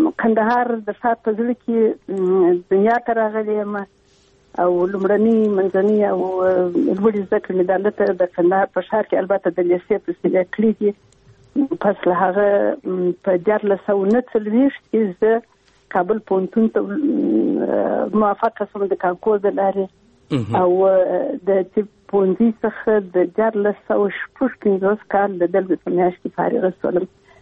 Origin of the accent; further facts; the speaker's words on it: Afghanistan; زه یو افغان یم او بیا د کندهار اوسیدونکی یم. په یو حساب چون وینه مې پښتنه ده،